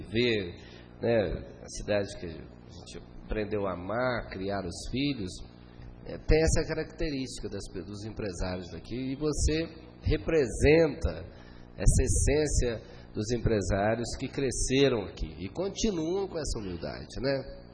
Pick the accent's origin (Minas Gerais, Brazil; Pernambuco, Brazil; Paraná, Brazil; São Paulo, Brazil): Minas Gerais, Brazil; Alterosa; Eu mesmo não sou daqui, sou de Alterosa.